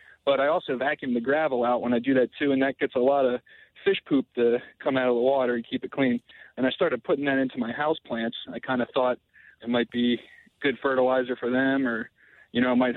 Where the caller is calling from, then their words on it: Philadelphia, Pennsylvania, United States; I'm calling from East Falls in Philadelphia here